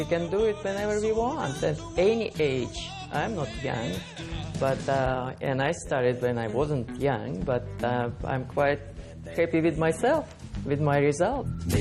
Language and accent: English; Ural, Russia; I'm from Russia. I was born in Ural Mountains, on south in a little village which is not on the Russian map.